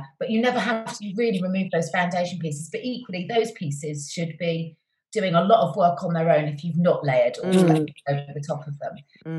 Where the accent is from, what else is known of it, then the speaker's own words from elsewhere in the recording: Cheltenham, South West England, United Kingdom; So yeah, I was born and raised in Cheltenham